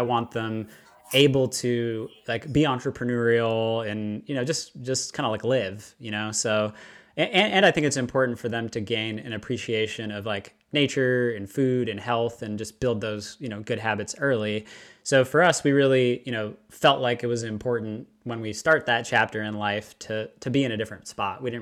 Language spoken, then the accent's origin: English; Palo Alto, California, United States; also born or lived in San Francisco; so I was born in San Francisco, kind of bounced around the Bay Area, grew up in Palo Alto, not too far from Stanford University